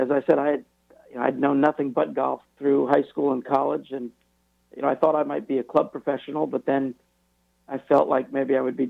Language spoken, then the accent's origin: English; Connecticut, United States; Well, I grew up in Connecticut, Anthony